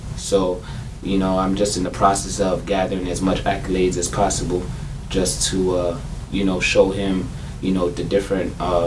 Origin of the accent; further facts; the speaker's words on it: Bronx, New York, United States; born and raised in the Bronx. Middle school, Richard R. Green. Went to Truman High School, located in Co-op City.